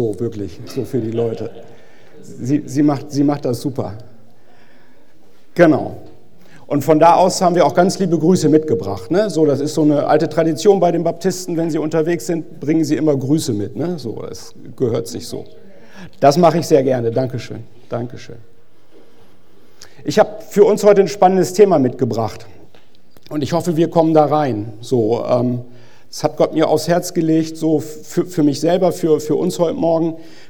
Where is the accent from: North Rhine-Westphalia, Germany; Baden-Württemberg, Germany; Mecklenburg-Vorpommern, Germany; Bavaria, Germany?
North Rhine-Westphalia, Germany; Wir kommen aus Ostwestfalen, aus Nordrhein-Westfalen, und wir sind jetzt quasi zu Gast in Niedersachsen bei euch.